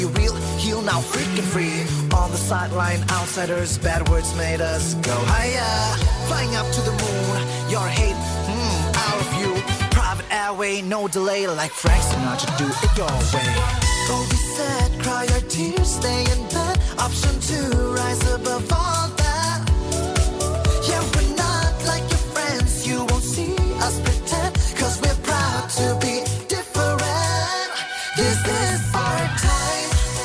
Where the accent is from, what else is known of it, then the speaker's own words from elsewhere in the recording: Münnerstadt, Bavaria, Germany; moved away; ich bin im Asylheim aufgewachsen, in Münnerstadt. Und im Jahr 2000 wurden wir abgeschoben